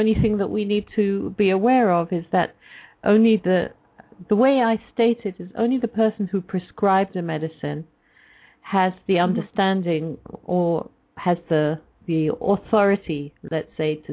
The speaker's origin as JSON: {"language": "English", "region": "England", "country": "United Kingdom", "tie": "born or raised there", "said": "I grew up in England, and there the culture, at least when I was growing up, was expressed by one, to my mind, questionable phrase."}